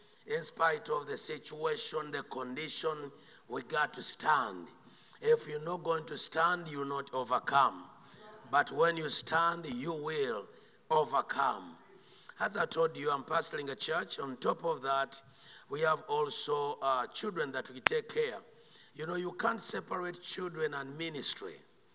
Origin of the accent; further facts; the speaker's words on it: Uganda; I'm from Uganda.